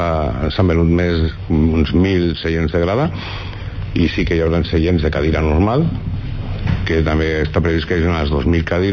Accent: Vinaròs, Valencian Community, Spain; també som gent de Vinaròs i volem conjugar el que el comparsero s'ho pugui passar bé

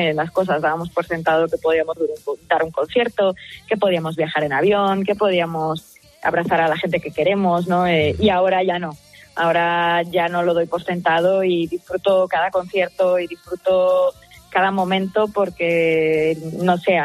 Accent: Las Rozas, Community of Madrid, Spain; agarré la guitarra y empecé tocando por los parques de mi pueblo, ahí en Las Rozas.

